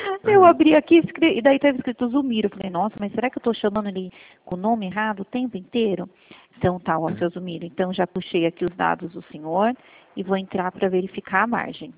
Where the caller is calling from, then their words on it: Santa Bárbara d'Oeste, São Paulo, Brazil; Eu falo de Santa Bárbara do Oeste, do interior de São Paulo.